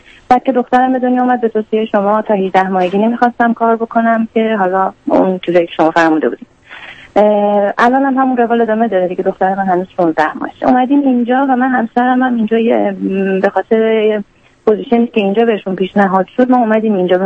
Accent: Iran; moved away as an adult; now in United States; از ایران اومدم.

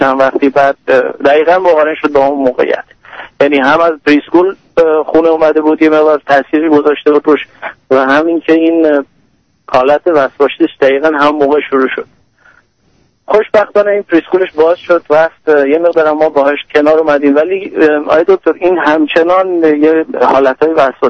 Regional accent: Iran; now in United States; به هر حال ما از ایران خارج شدیم، اومدیم آمریکا

